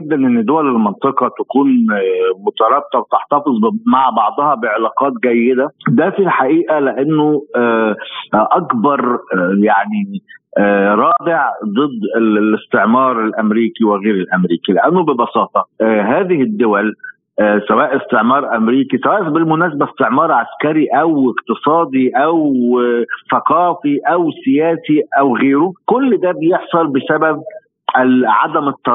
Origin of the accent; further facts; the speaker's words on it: Egypt; أنا كمصري وكبرلماني مصري سأعارض على سبيل المثال أي خطوة لتطبيق العلاقات مع إيران